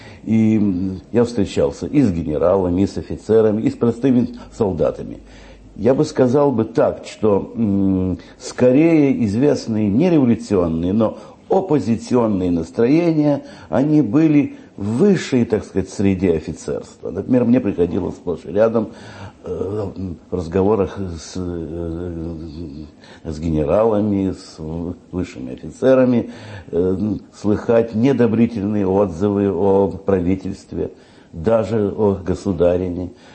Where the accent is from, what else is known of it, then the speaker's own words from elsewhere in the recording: Oryol Oblast, Russia; Я родился в Орловской губернии, в усадьбе моих родителей, около Мценска. И семья была, ну, если хотите, помещичья, но мой отец был государственный чиновник, Министерство путей и сообщения.